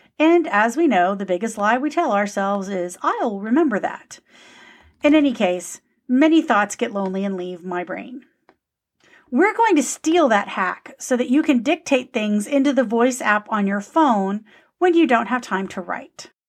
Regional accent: Texas, United States; That only. You can tell I'm Texan here.

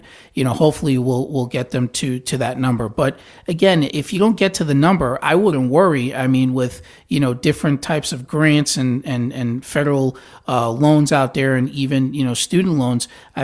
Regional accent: Brooklyn, New York, United States; You know, listen, I grew up in New York. I'm a Brooklyn native, so I'm a New York Ranger fan.

